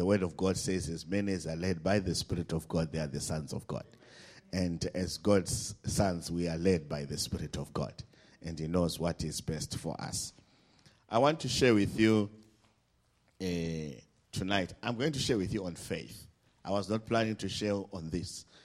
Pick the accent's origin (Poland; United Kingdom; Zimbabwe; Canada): Zimbabwe; We come from Zimbabwe, and like what Pastor said, we have unemployment at over 90%. And our nation has gone through a lot of hardships.